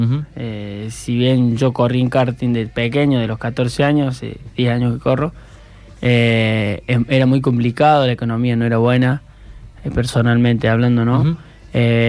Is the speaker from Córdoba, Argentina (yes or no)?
yes; La Cumbre, Córdoba, Argentina; la gente del pueblo, mi pueblo, La Cumbre, tiene 10.000 habitantes, es pequeño